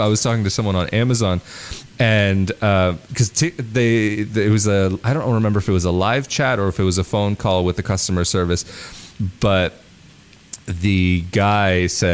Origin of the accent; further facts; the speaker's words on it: United States; I said, I'm from the United States. He's like, oh, in that case, we can speak English because it's your native language.